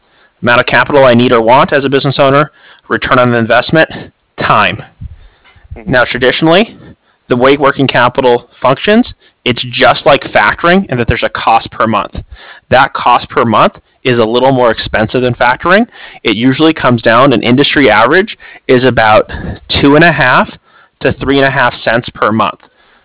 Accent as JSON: {"language": "English", "region": "California", "country": "United States", "said": "I'm from SoCal myself."}